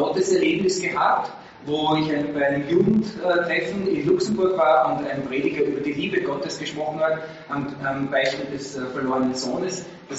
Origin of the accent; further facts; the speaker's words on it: Salzburg, Austria; moved away as an adult; now in Vienna, Austria; Ich komme aus Salzburg, bin in einer 7-köpfigen Familie aufgewachsen.